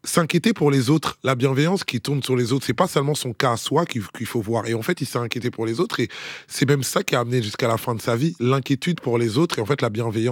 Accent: Kinshasa, DR Congo; now in France; C'est-à-dire que de là où j'ai grandi, je ne connaissais pas

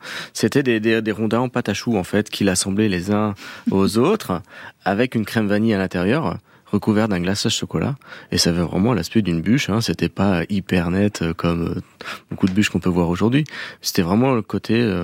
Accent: Normandy, France; Non, j'ai passé mon enfance en Normandie, mais j'ai quasiment jamais passé un Noël en Normandie.

